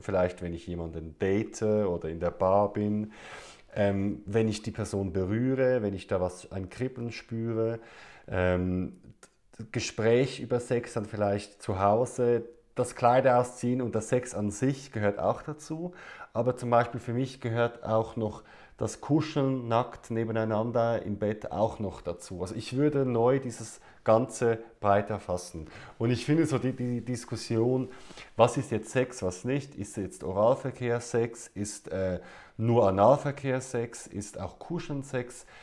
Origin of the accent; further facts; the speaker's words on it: Zurich, Switzerland; ich bin 35 Jahre alt, ich komme aus Zürich, der Schweiz